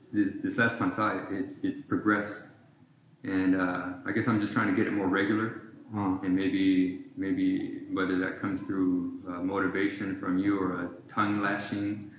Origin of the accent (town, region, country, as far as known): Texas, United States